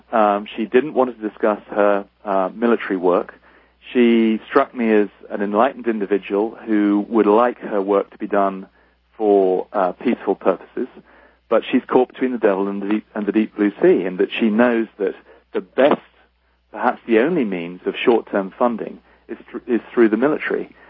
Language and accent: English; United Kingdom; Now, I am I'm a Brit